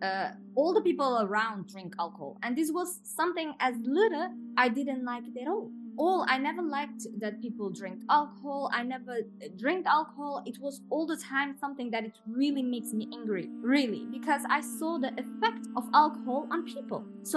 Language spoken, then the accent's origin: English; Luxembourg; also born or lived in Portugal; I was born in Portugal. I came to Luxembourg very, very little. I grew as a Christian, a Catholic.